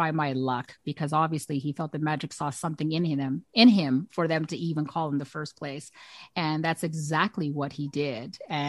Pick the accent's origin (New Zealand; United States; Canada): Canada; So for me as a Canadian, absolutely, I'm so proud.